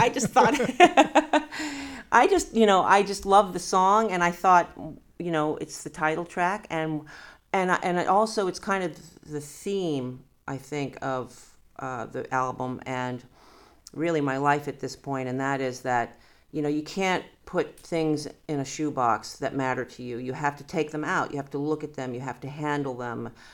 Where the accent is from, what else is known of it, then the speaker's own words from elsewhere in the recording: Massachusetts, United States; also born or lived in New Hampshire; So, but yeah, we hail from Massachusetts, New Hampshire area.